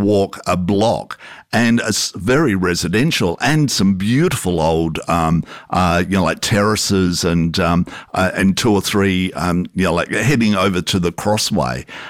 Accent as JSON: {"language": "English", "town": "Adelaide", "region": "South Australia", "country": "Australia", "also_born_or_lived": "Melbourne", "said": "I'm originally from Adelaide, but then living in Melbourne where there's so much beautiful old architecture."}